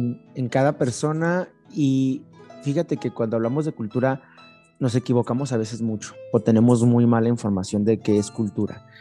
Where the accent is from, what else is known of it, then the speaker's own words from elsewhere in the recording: Mexico; Yo soy muy mexicano, soy muy de colores